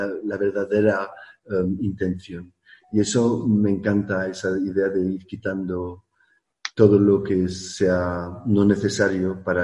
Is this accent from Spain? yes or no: yes; Spain; Que para eso sí que soy español.